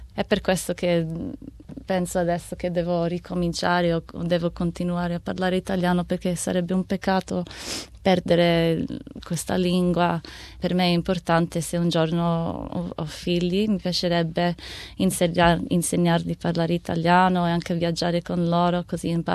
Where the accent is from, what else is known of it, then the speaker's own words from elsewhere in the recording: Australia; in che modo sono più italiana e in che modo sono più australiana. Io so che non sono italiana come gli italiani che vivono là o come i giovani che vengono qua. Sì, so che sono una mista di australiana e italiana.